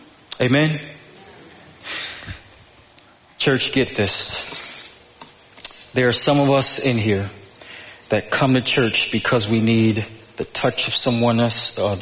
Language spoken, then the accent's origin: English; Buffalo, New York, United States; I grew up in Buffalo where being a thug was a popular thing.